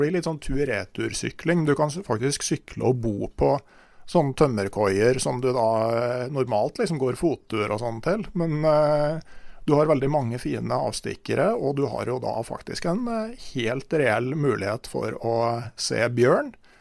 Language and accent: Norwegian; Gausdal, Innlandet, Norway; det er jo hjemkommunen min du har lagt den turen der til